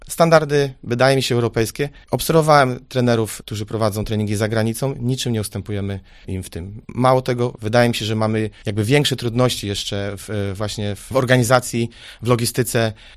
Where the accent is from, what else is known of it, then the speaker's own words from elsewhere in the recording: Opole, Opole Voivodeship, Poland; Wychowałem się na opolskim ZWM-ie, wtedy, kiedy był w fazie budowy.